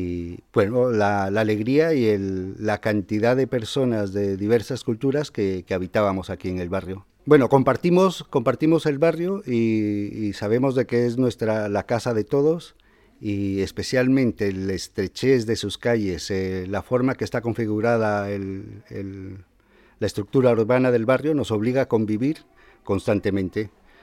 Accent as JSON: {"language": "Spanish", "country": "Guatemala", "moved": "yes", "lives_now": "Zaragoza, Spain", "said": "yo soy inmigrante guatemalteco. Yo siempre digo de que yo nunca he emigrado a España, yo emigré directamente de Guatemala al barrio del Gancho."}